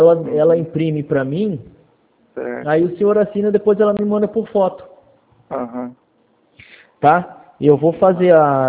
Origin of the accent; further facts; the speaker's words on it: Votuporanga, São Paulo, Brazil; eu sou daqui de Botuporanga